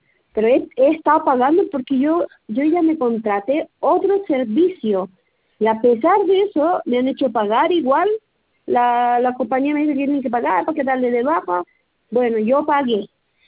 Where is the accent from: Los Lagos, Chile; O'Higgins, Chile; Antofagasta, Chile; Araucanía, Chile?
Antofagasta, Chile; Calama; Yo, por ejemplo, soy de Calama.